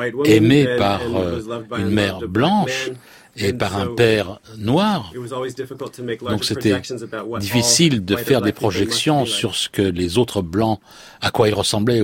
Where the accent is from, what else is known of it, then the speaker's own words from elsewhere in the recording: United States; la façon dont moi j'ai grandi en Amérique, dans les années 1990, il fallait choisir sa race.